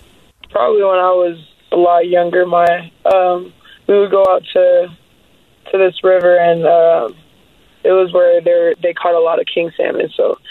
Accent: Alaska, United States; Yeah, no, my family's we're outdoors all the time, and, yeah, Alaska's the perfect place for

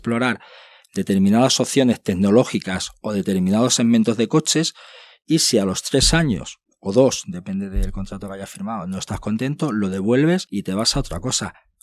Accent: Extremadura, Spain; si vives en una población de Cáceres, de donde yo soy, por ejemplo, donde no vas a pisar nunca una gran ciudad con una zona de bajas emisiones

